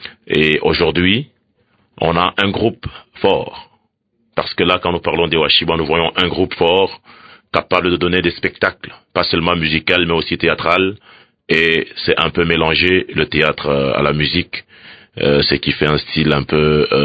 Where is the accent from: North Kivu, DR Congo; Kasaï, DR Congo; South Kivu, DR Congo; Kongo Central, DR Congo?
Kasaï, DR Congo; moi je suis du Kasaï.